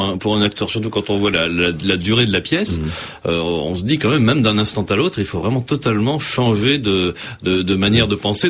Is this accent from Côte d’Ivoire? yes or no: no; Réunion, France; un Maloya venu en droite ligne de l'île de la Réunion, ça me fait plaisir en tant que réunionnais.